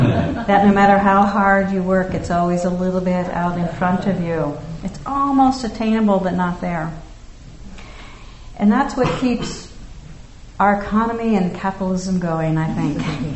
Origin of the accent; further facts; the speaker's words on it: United States; and living in the United States, being an American, it may obviously go beyond this, but I can at least speak for this country